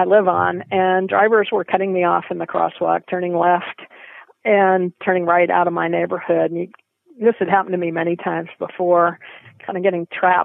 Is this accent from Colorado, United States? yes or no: no; California, United States; I come from California where people did respect pedestrians in the crosswalks, and I just thought, Georgia's got a lot of dumb drivers.